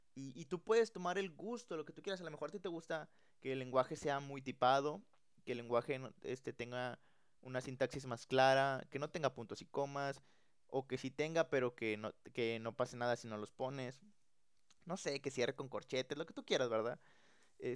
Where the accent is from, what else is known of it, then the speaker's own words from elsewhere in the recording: Nuevo León, Mexico; aquí somos de Nuevo León, ¿verdad?